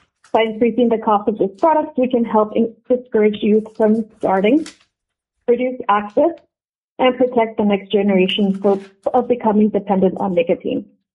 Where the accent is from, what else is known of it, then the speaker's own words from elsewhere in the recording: Anchorage, Alaska, United States; I'm from Anchorage, and I work in tobacco prevention.